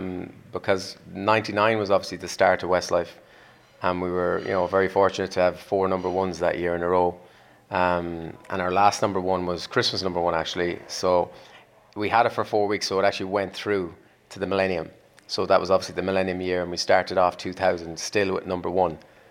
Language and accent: English; Sligo, Connacht, Ireland; I grew up in Sligo, so I've lived in Sligo most of my life. But Ross's Point, I've lived here now for 11 years, so with my family